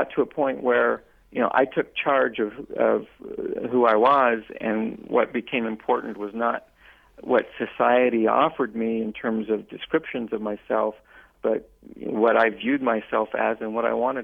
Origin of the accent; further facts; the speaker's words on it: United States; I identify myself as an American, and most importantly, I identify myself as a human being.